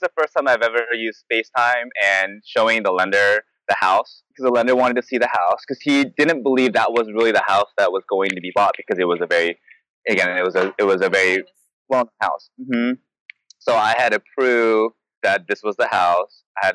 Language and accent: English; the South, United States; No, I mean, we're both from the South, so this hits right at home for both of us.